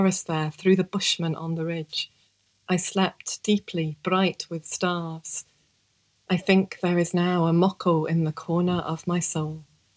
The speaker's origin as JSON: {"language": "English", "town": "Sheffield", "region": "Yorkshire and the Humber", "country": "United Kingdom", "tie": "born there", "lives_now": "Scotland", "said": "I was born in Sheffield, the UK, a product of the new welfare state to teachers."}